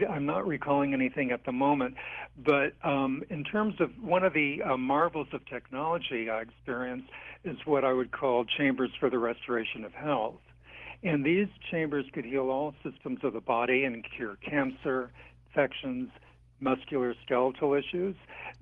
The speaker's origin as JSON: {"language": "English", "town": "Marin", "region": "California", "country": "United States", "tie": "born or raised there", "said": "I grew up in Marin where we had the Civic Center, which was designed by him. And as I mentioned, when I was, after we landed in California, after I turned 11"}